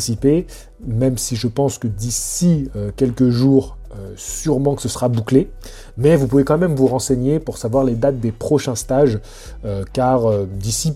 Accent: Lyon, Auvergne-Rhône-Alpes, France; comme on disait chez moi à Lyon.

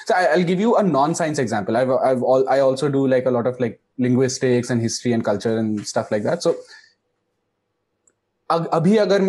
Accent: India; Why is it that me as an Indian, right, when I have to think about really popular science shows

